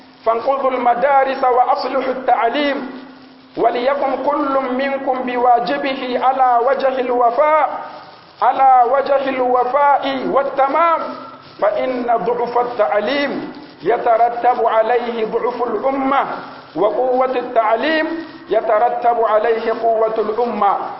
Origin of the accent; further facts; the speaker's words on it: Niger; اللهم احفظ بلادنا النيجر واجعله آمنا مطمئنا سخاء رخاء وسائر بلاد المسلمين